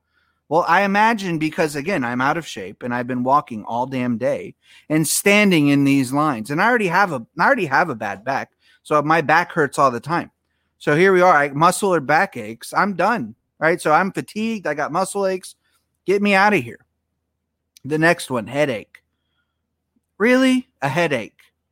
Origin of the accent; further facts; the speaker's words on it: Orlando, Florida, United States; I was raised in Orlando. You know, born just outside of Orlando.